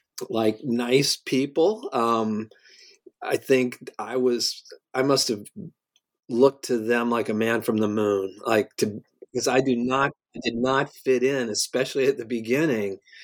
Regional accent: New York, United States; I'm upfront that I am from New York. I live there now.

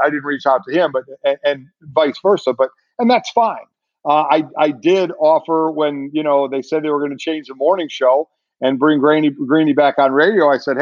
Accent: Cleveland, Ohio, United States; one for Pittsburgh, one for my hometown of Cleveland.

